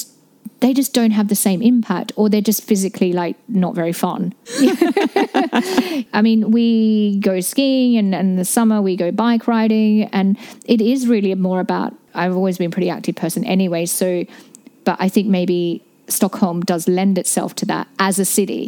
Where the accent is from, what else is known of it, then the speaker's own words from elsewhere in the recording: Australia; now in Sweden; because I come from Australia, and November in Australia is the beginning of summer.